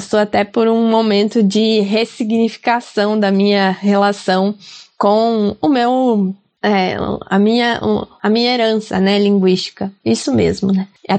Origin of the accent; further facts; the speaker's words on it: Pato Branco, Paraná, Brazil; now in Curitiba, Brazil; eu saí de Pato Branco já há muito tempo, né, e eu já nem tenho mais tantas marcas também, nem do meu, da minha variedade de patobranquense, assim, né, eu fui ocultando meus daí, né, deixando eles bem escondidinho. Tô com um movimento, né, de falar mais parecido com a capital.